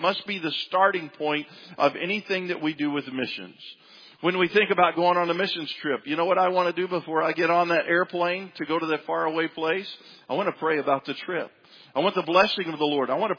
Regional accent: Tennessee, United States; born there; You know, I was born in Tennessee, often known as the Bible Belt.

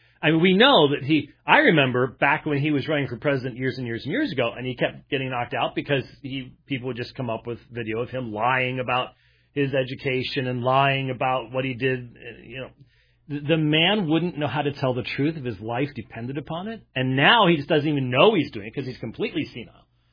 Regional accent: Scotland, United Kingdom; look, I'm Scottish. we are realists.

